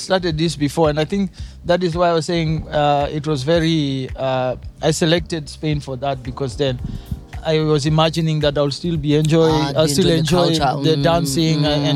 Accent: Kenya; And a lot of people, each time I said I was from Kenya, they were more curious because they would expect me to come from the West African side because it's closer.

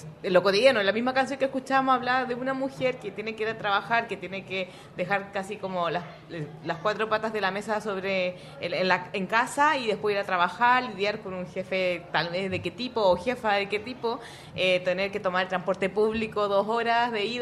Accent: Santiago, Santiago Metropolitan Region, Chile; born there; nací en una ciudad, en Santiago de Chile, y nací en el centro de la ciudad.

